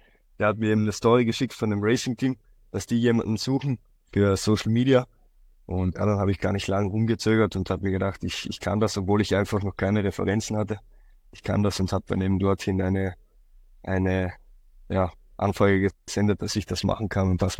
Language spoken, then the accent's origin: German; Neumarkt, Styria, Austria; Ich bin aus Österreich, aus Neumarkt, das Bezirk Murbach, das ist in der Steiermark.